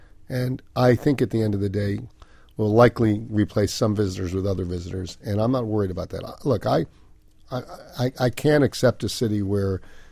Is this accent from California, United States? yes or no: no; Miami Beach, Florida, United States; I grew up in Miami Beach. I was born there. So I've seen it for more than half a century.